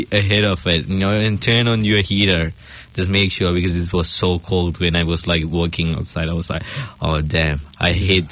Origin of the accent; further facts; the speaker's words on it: Sri Lanka; English is a second language; Because I'm from Sri Lanka, so Sri Lanka is pretty far from Indonesia.